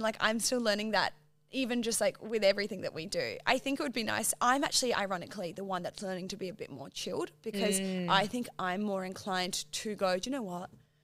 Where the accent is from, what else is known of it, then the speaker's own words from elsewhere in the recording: Adelaide, South Australia, Australia; And because it was in Adelaide and in my hometown, he just was like, I trust you.